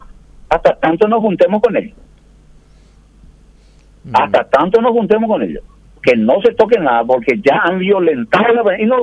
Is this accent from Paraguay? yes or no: yes; Paraguay